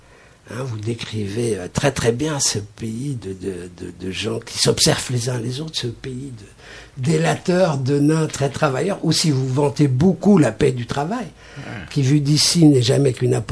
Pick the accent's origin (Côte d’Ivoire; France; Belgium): Belgium; je suis belge